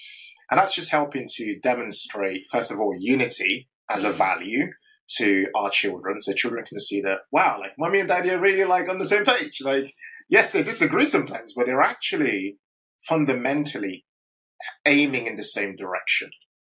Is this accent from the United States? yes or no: no; Nigeria; first of all, I'm African. I'm Nigerian. There aren't any Nigerians doing this stuff.